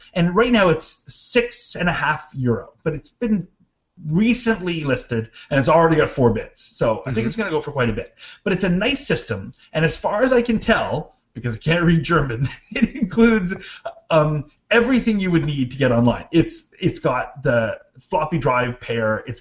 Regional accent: Canada; So a lot of times, being a Canadian, a lot of things are listed on the internet, or listed on eBay in America

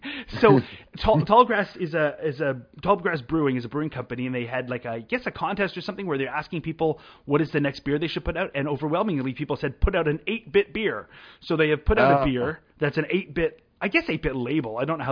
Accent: Canada; I'm Canadian, so I'm in favor of beer.

